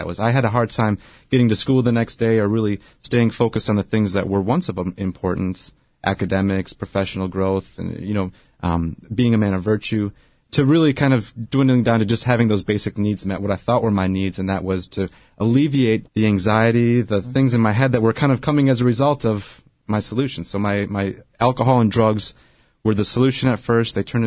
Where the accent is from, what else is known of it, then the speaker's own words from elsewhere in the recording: Wisconsin, United States; moved away as an adult; also born or lived in San Diego; We moved from Wisconsin, where I was living and where I grew up, to San Diego in 2010.